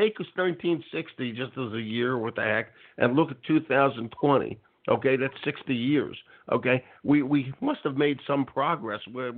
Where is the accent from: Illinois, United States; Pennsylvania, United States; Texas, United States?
Pennsylvania, United States; Philadelphia; Okay, but so I grew up in Philly. I'll give myself some credit here. I grew up in Philly. All right, but a big city school district.